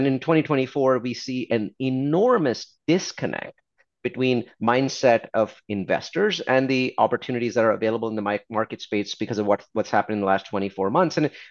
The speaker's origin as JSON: {"language": "English", "country": "India", "moved": "yes", "lives_now": "United States", "said": "My mission in life has been to contribute to my adopted country. I came here from India."}